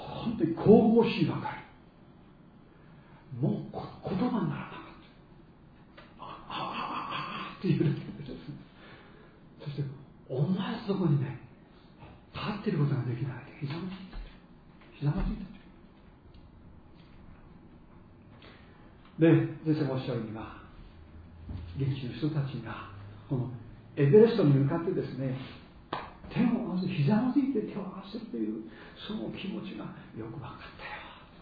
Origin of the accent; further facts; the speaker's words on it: Tohoku, Japan; accent: Tohoku dialect; 僕もね、東北弁の英語でやったよってガリューの英語なんとか通じるもんだそうです